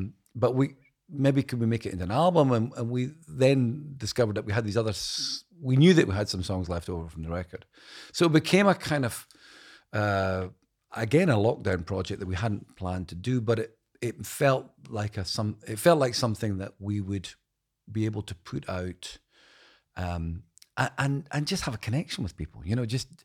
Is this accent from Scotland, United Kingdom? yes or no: yes; Dundee, Scotland, United Kingdom; Well, it's become that. It's interesting you ask. I mean, on the last record, I went back to kind of memories I had as a child.